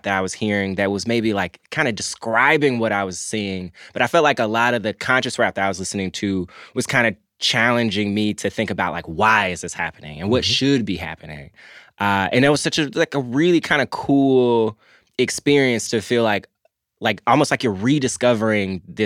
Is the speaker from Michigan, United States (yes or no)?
no; Memphis, Tennessee, United States; Like, I grew up in Memphis, and so, you know, there was a ton of hip-hop around